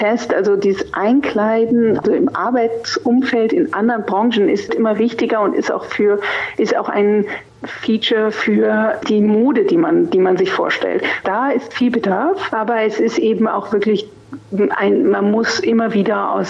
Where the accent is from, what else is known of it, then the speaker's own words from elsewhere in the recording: Germany; eine tolle Chance, in meinem Heimatland quasi arbeiten zu können in diesem Bereich